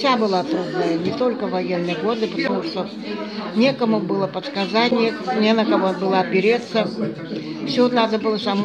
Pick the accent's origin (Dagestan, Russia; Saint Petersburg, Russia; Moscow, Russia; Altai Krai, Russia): Altai Krai, Russia; born there; Я родилась в Алтайском крае, но во время коллективизации мои родители уехали в Прииском Расу. Это от Асаголы 120 километров.